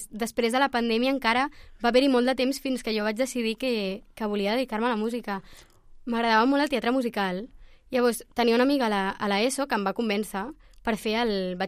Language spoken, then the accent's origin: Catalan; Martorell, Catalonia, Spain; Martorell.